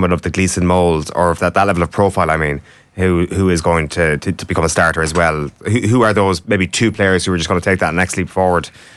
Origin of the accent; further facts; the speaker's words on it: Ireland; even though I've just said that we maybe care a little bit too much as Irish people about this competition